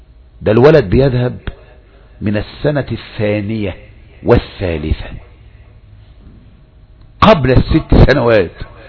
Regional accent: Egypt; اظن علم الحديث بالذات عندنا في مصر

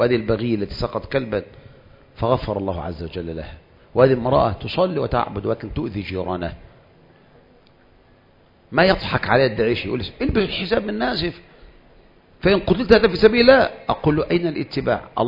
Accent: Egypt; ودايما الاختراع من عندنا كمصريين

